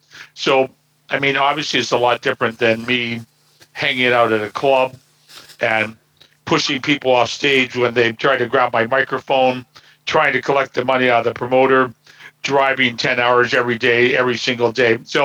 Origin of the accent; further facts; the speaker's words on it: Burnaby, British Columbia, Canada; Now in my hometown, which is 250,000 people, Burnaby, there's 103 languages spoken.